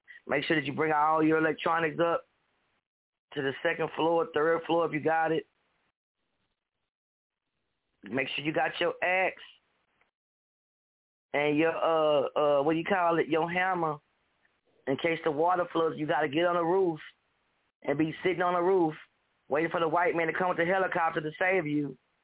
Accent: New Orleans, Louisiana, United States; I pray for my city. This is my hometown. But it sits below sea level. It sits below the lake. It's a bowl. New Orleans is surrounded by two lakes.

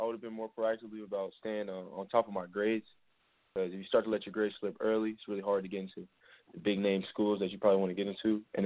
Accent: Florida, United States; I am from Broward County, more like Cold Springs, Florida. A little area.

